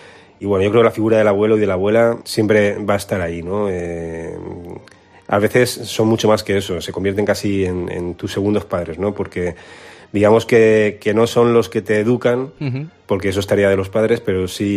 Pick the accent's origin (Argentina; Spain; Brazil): Spain; Alicante, Valencian Community; born there; luego se fueron a vivir a Alicante, que fue donde yo nací